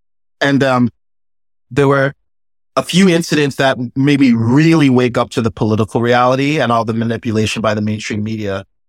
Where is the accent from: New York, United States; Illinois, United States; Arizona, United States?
New York, United States; I mean, I'm Black. I grew up in New York. I went to Harvard. I worked in tech.